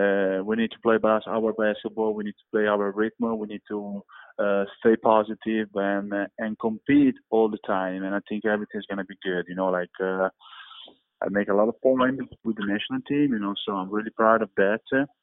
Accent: Bologna, Emilia-Romagna, Italy; English is a second language; basketball from where I came from, I'm from Bologna, is very famous

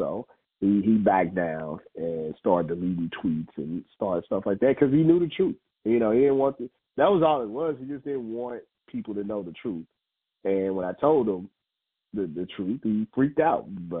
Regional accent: St. Louis, Missouri, United States; I'm very much, you know, I'm from St. Louis. People do stuff like that.

